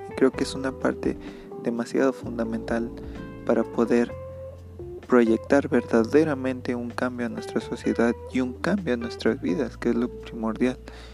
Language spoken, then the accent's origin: Spanish; Mexico; Sobre todo aquí en México, aquí en mi país, en mi estado, hay algo que pasa muy constante